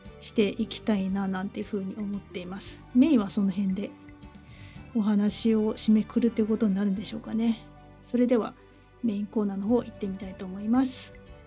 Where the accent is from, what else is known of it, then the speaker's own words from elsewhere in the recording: Takasaki, Gunma, Japan; 最終的には結構私の地元の群馬県とか、その群馬県高崎市について話せたっていうのもすごく良かったですね。